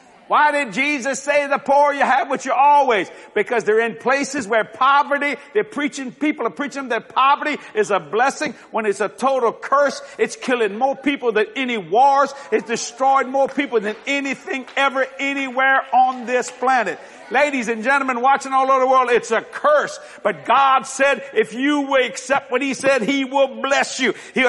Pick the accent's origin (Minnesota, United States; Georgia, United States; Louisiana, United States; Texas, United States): Louisiana, United States; I'm a Cajun from South Louisiana.